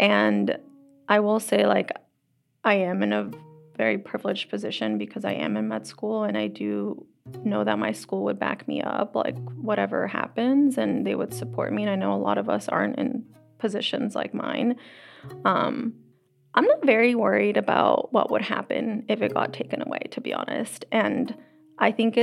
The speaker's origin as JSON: {"language": "English", "country": "Bolivia", "lives_now": "United States", "said": "I am Bolivian, and I'm also American, and I belong to, and I deserve to be here, and this is my home"}